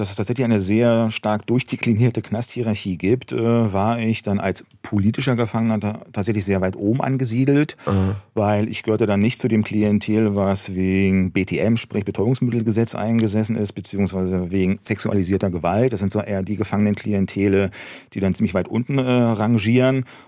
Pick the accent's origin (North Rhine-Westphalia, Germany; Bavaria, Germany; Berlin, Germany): Berlin, Germany; Ich bin im Märkischen Viertel groß geworden, in West-Berlin. Das ist so ein typischer Plattenbau